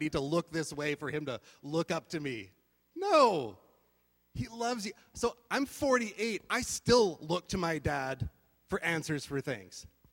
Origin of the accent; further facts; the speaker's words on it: Canada; we're Canadian, all right? We're Canadian.